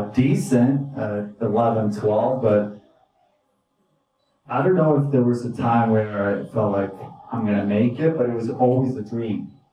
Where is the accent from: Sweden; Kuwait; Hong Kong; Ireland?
Sweden; English is a second language; moved away as an adult; now in New York, United States; All right. I'm from Sweden. I moved to New York City back in 2005, and hockey's been my life since I was probably 7, 8 years old.